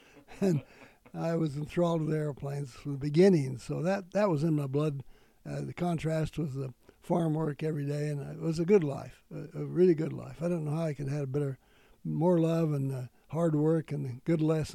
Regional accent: Garland, Utah, United States; growing up on the farm in Garland, Utah, was to appreciate food and love, and that's about all we had during the Depression

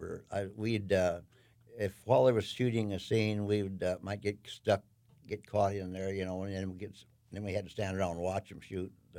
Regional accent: Sibley, Iowa, United States; moved away as an adult; Sibley's a town about 3,000. At that time, it was probably 2,000. And I went through high school there and graduated. Left there when I was 19 and to California for the first time.

